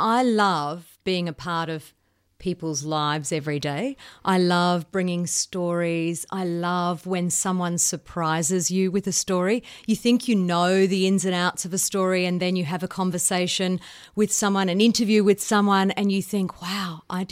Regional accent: Brisbane, Queensland, Australia; also born or lived in Bundaberg; So I was born in Bundaberg, but by the time I was two, we'd moved to Brisbane, and I grew up in Brisbane

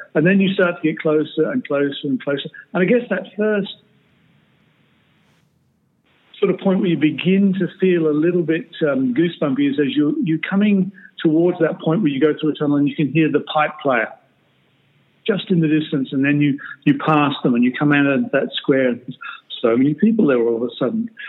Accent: England, United Kingdom; I'm English. My family's still there.

